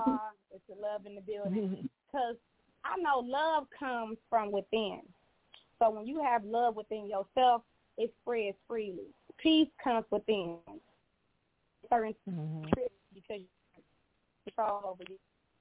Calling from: Cleveland, Ohio, United States; I'm calling from Cleveland.

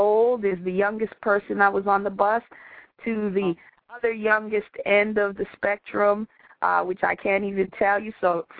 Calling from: Washington, District of Columbia, United States; So I am calling you from Washington, D.C., just on the steps of Howard University campus.

